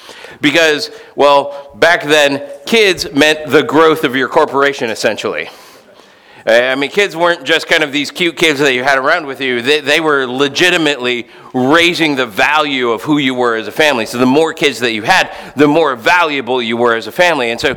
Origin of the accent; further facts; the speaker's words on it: St. Louis, Missouri, United States; I remember growing up in St. Louis, there was a Baptist church that apparently never read the Bible